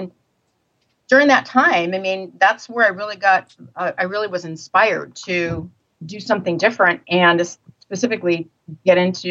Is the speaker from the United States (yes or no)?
yes; Midwest, United States; moved away; And I'm born and raised in the Midwest and came out here and got involved in real estate